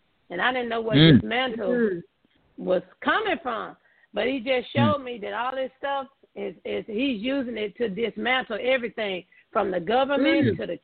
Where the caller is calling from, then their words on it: Texas, United States; Hey, Donna and Tanya … from Texas.